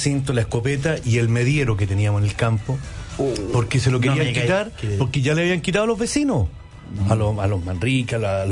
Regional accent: Longaví, Maule, Chile; yo soy de Longaví, séptima región, que en ese tiempo era un pueblito. Hoy día no, ya es una ciudad. Pero ese era un pueblito en ese tiempo donde habían 7 almacenes, ponte tú.

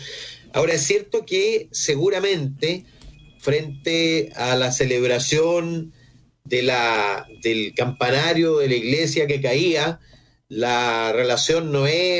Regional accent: Santiago Metropolitan, Chile; born there; se construyó para el hospital donde yo nací, y cientos de miles y probablemente millones de chilenos

